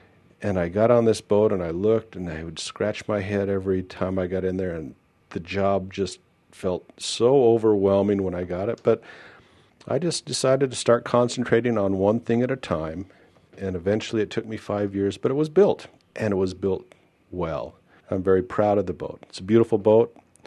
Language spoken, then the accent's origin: English; Logan, United States; I had two very close friends growing up in Logan.